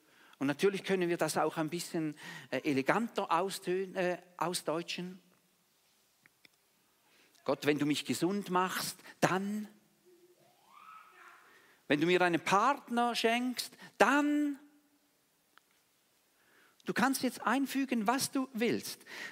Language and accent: German; Switzerland; Unser Wohlergehen als Schweizer oder als Menschen, die in der Schweiz wohnen